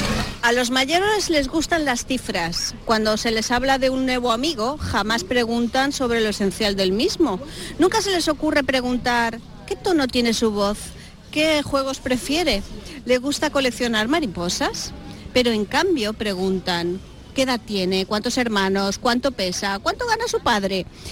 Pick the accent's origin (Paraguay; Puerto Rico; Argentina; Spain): Spain; Castellón, Valencian Community; porque somos de allí, somos de Castellón